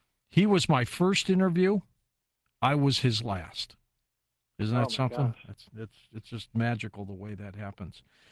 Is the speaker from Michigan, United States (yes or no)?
yes; Detroit, Michigan, United States; Okay, and I'm from Detroit